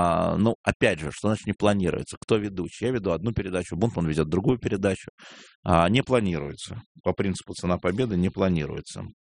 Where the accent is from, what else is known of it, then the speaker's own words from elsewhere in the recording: Moscow, Russia; я старый москвич, хорошо знаю Москву